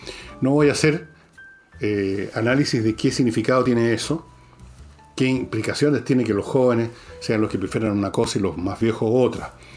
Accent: Chile; somos todos chilenos

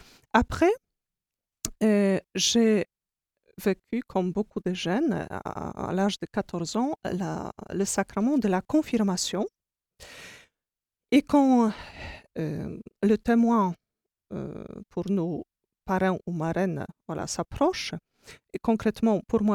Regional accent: Poland; French is a second language; Je suis polonaise.

